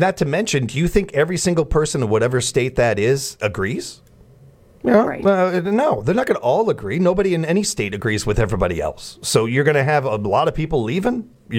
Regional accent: United States; I love this country. I'm damn proud of being an American.

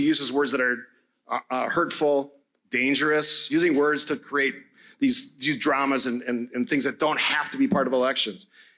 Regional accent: Cudahy, United States; I grew up in Cudahy.

